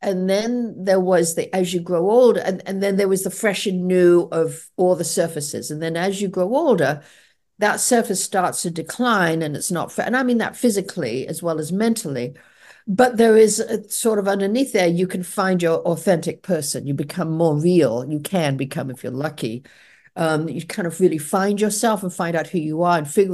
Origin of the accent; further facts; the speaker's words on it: England, United Kingdom; when I was growing up in England, ballet was really big.